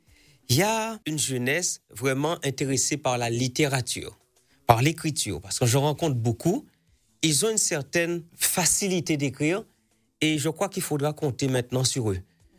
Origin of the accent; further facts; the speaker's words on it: Guadeloupe, France; Je viens de Marie-Galante